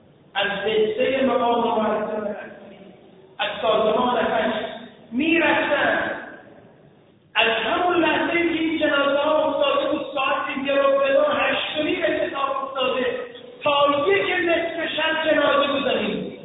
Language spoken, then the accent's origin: Persian; Iran; موقعی که متوجه میشد من ایرانی هستم